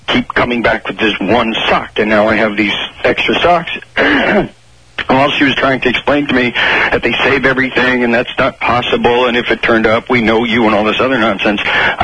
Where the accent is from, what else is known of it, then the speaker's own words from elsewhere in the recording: New York, United States; From New York.